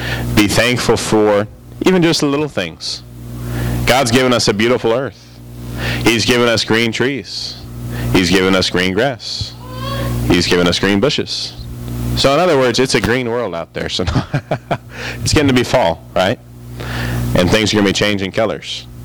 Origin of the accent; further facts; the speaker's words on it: United States; born there; So I'm thankful I was born in America.